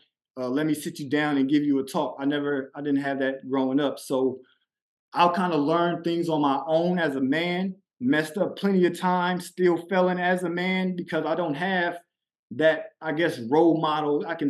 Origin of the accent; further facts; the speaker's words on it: Compton, California, United States; joining the gang activity, growing up in Compton, California, and just running wild in the streets.